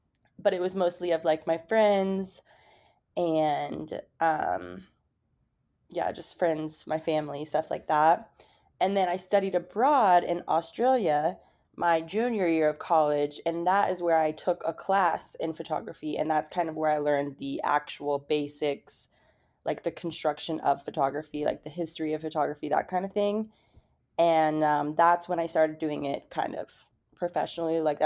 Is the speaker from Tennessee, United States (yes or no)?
yes; Franklin, Tennessee, United States; now in New York City, United States; I am from Nashville, Tennessee. Technically, it's called Franklin, Tennessee. It's a town right outside of Nashville. I am a photographer and content creator. I moved here in 2018, and I love it so much.